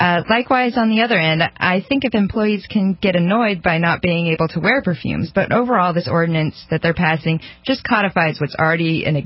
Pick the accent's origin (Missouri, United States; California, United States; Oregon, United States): Oregon, United States; Portland; so this is out of my hometown of Portland, Oregon. I just thought I'd check in with my city